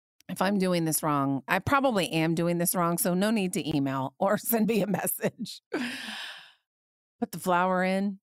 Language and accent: English; Indiana, United States; And I grew up in Indiana. I grew up in the cornfields of Indiana, so I know when planting time is